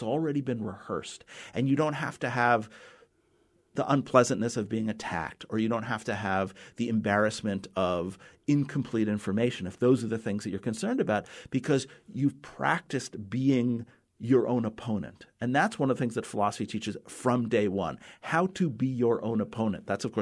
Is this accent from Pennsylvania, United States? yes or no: no; New York City, New York, United States; also born or lived in Kentucky / Central Valley, California; I often tell people that I grew up in New York City and I grew up around every language and every culture and every religion.